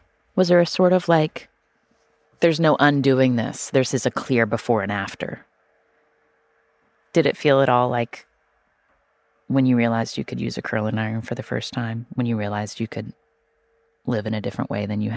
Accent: West Virginia, United States; You know, Mary, I grew up in West Virginia. And one thing that you're sort of taught growing up in West Virginia is that it's really important

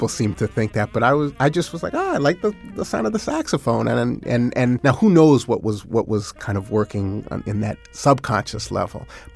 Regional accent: Berkeley, California, United States; He lived in New York, and I grew up in Berkeley, California.

